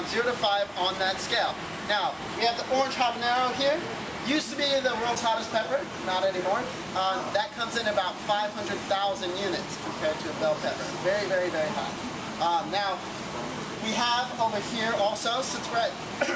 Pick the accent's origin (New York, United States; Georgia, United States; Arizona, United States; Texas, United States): Arizona, United States; Well, like I said … I'm from Arizona. I just got done at the University of Arizona with my degree in agricultural education.